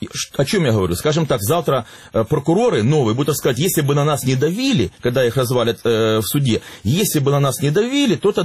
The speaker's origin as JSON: {"language": "Russian", "town": "Mykolaiv", "region": "Mykolaiv Oblast", "country": "Ukraine", "tie": "born there", "said": "Я как уроженец Николаева говорю сказать"}